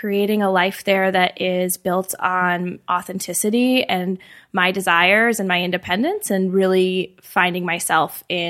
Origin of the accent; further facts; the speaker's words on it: Indiana, United States; So I grew up in Indiana, and that's where most of the book takes place, growing up in fundamentalist evangelical Christianity.